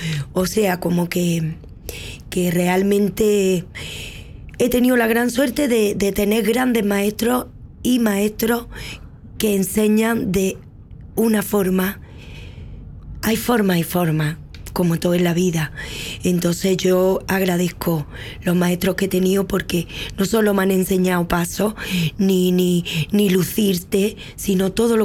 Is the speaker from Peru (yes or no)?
no; Andalusia, Spain; born there; si bien en mi país, donde nací en Andalucía, el flamenco está siempre, está en las calles, está en las casas